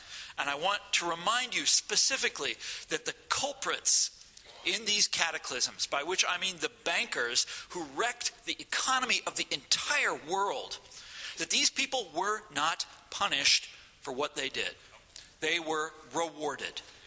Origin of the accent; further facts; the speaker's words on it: Kansas, United States; For what we call, I'm from Kansas, for what we call out there, calamity howlers.